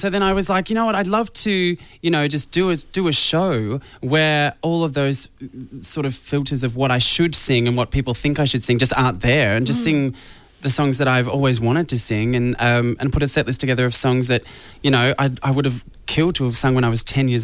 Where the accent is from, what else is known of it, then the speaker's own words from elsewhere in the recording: Mill Park, Victoria, Australia; Well, I grew up in Mill Park, which is sort of northern suburbs.